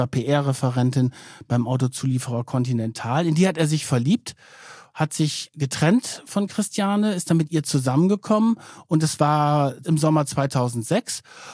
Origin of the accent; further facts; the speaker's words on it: Germany; Ich komme aus der Nähe von Bremen